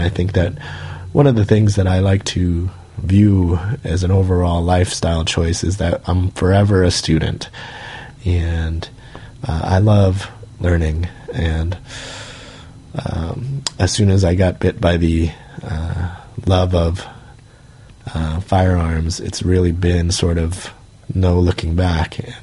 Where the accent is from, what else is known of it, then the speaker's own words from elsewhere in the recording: United States; We're absolutely normal. And we're absolutely American, and we're absolutely right, you know?